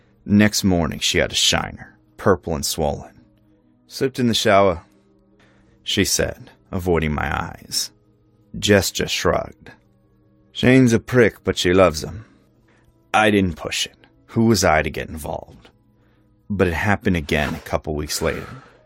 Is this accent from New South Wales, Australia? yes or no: yes; Sydney, New South Wales, Australia; born there; I wasn't a Yank. I was born in Sydney to American parents.